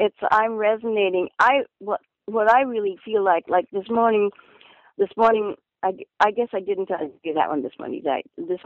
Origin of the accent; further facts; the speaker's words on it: Canada; being Canadian and raised in Canada